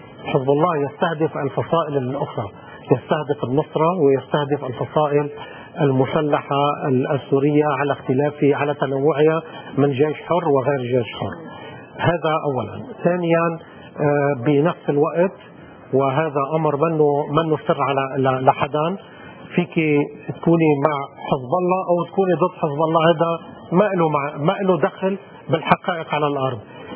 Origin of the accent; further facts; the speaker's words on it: Lebanon; لا يحق ولا نرضى نحن كمواطنين لبنانيين